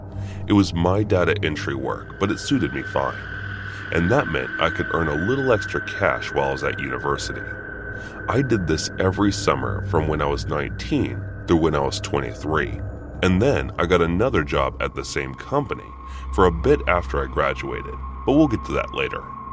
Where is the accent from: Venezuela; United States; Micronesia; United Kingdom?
United Kingdom; I'm British